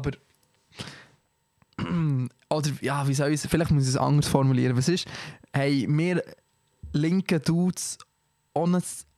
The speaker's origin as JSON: {"language": "German", "region": "Bern", "country": "Switzerland", "tie": "born or raised there", "said": "in diesem kleinen Kontext ist wie Bern meine Heimat, die Stadt."}